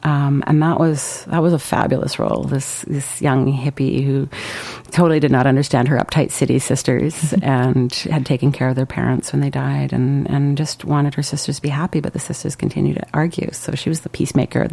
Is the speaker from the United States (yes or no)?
no; Fort St. John, British Columbia, Canada; now in Vancouver, Canada; I grew up in Fort St. John, and when I showed up in Vancouver, I was very wide-eyed.